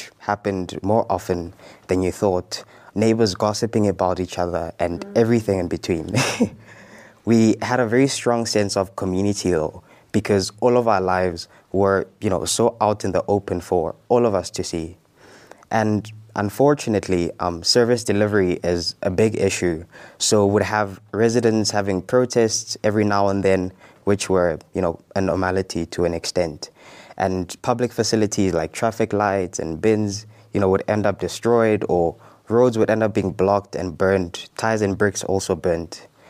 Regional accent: Soweto, Gauteng, South Africa; So I grew up in Soweto, but attended school in Bazaar-Houghton Valley, which was just after Joburg.

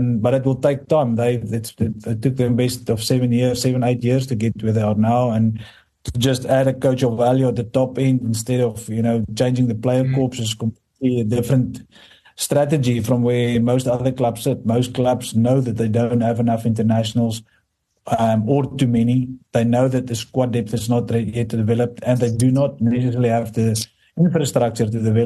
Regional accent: Treviso, Veneto, Italy; English is a second language; I come from the Prosecco region up north in Treviso, and so we like to drink that.

